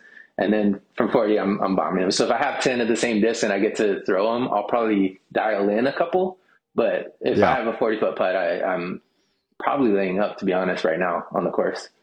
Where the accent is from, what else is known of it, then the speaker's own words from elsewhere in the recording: Hawaii, United States; I'm from Hawaii, grew up in Hawaii, and so their art has a lot of Hawaii ties to it.